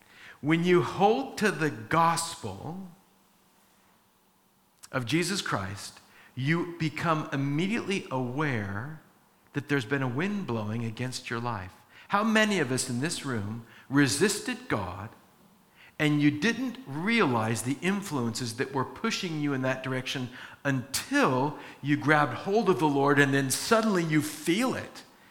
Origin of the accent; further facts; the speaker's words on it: California, United States; I grew up in Orange County, never learned how to surf.